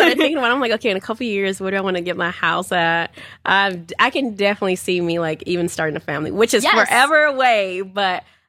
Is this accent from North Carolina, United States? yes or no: no; Houston, Texas, United States; because I was raised in Houston, you've had like the childhood, all these different types of friends.